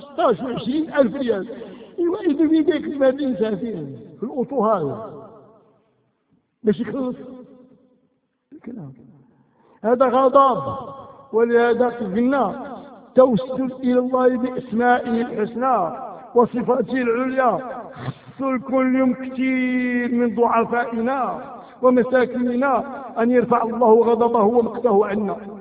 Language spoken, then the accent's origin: Arabic; Marrakesh, Marrakesh-Safi, Morocco; هاد مراكش منذ عقلنا وعقل أجدادنا في هاد البلاد